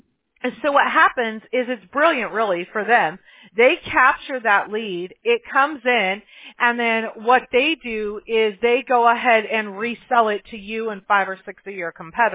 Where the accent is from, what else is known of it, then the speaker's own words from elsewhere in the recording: Mobile, Alabama, United States; born there; I was born in Mobile, Alabama, so we're all about that, you know?